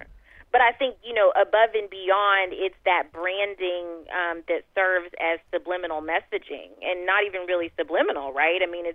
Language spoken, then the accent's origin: English; Texas, United States; I mean, I certainly, being a Texan